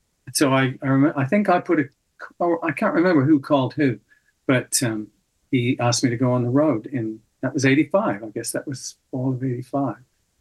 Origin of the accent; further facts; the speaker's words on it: United Kingdom; I'm British, so I'm very reserved about my abilities.